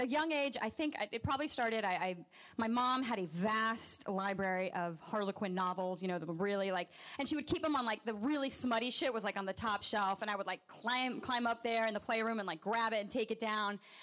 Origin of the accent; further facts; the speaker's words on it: the South, United States; And then I grew up in the South, as many other people here this evening that performed.